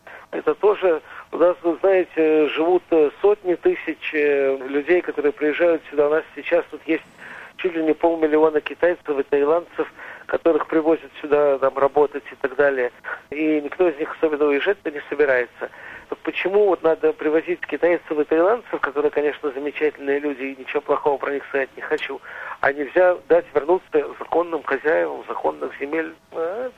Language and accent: Russian; Novosibirsk, Novosibirsk Oblast, Russia; now in Jaffa, Israel; я, уроженец Новосибирска, могу жить в Яффе